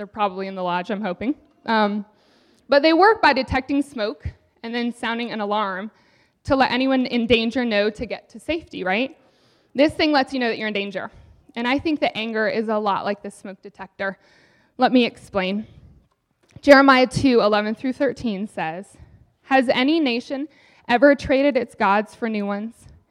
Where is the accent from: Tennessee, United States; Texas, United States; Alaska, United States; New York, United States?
Alaska, United States; When we were growing up in Alaska, we had a house that had a room on the back that was made of glass, like a solarium